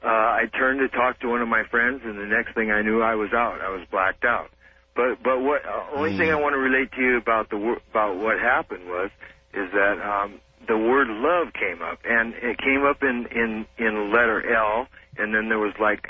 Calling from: Mount Rainier, Washington, United States; I'm calling from Washington.

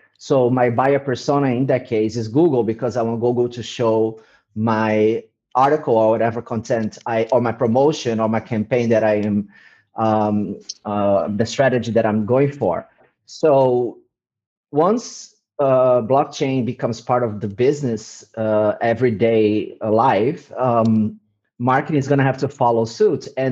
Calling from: Eindhoven, North Brabant, Netherlands; I'm in Eindhoven, the south of the Netherlands, from lockdown.

